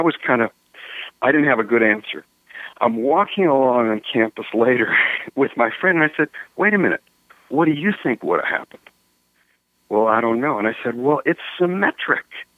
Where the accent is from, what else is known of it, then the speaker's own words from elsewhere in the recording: Canada; I grew up in Canada.